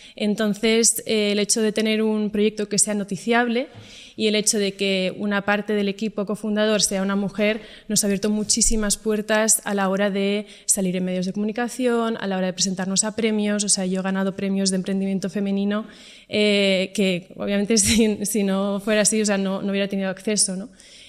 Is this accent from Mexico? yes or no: no; Barcelona, Catalonia, Spain; vengo de un entorno... Bueno, bastante internacional. Bueno, yo soy de Barcelona y fui al Colegio Alemán de Barcelona.